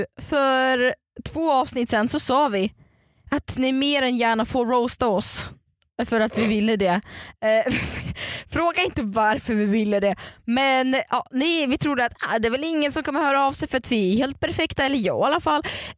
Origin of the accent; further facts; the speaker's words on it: Russia; Det är bara för att jag är ryss.